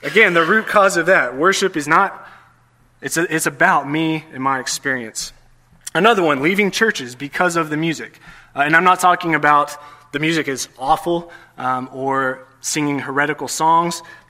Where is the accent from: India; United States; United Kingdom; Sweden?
United States; Texas; I'm from Texas, I can't get away from a three-point outline. That's how we do it in the South.